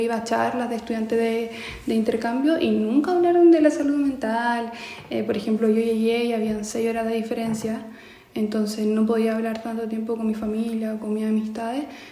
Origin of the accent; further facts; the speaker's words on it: Santiago, Santiago Metropolitan Region, Chile; now in Spain; yo soy de Santiago, entonces es una ciudad muy grande, de muchas personas